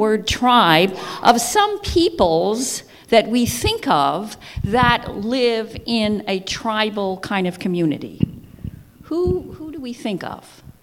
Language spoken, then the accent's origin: English; New York, United States; Now, I grew up in New York, so where do you think people gather? Yankees, right? Yankees and the Mets. But I grew up in the 50s, and I was a Dodger fan.